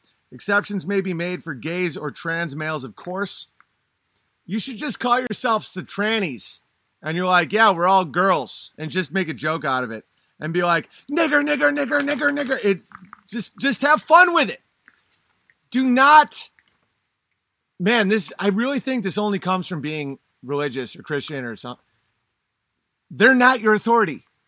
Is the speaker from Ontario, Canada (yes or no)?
yes; Toronto, Ontario, Canada; now rivals my hometown of Toronto for being the most SJW, sad, jaded waste city in Canada, and perhaps the world.